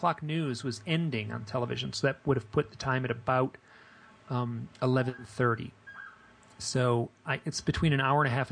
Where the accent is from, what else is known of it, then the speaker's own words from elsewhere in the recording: Michigan, United States; You know, it was a very calm, lovely, I grew up in Michigan, very lovely autumn evening.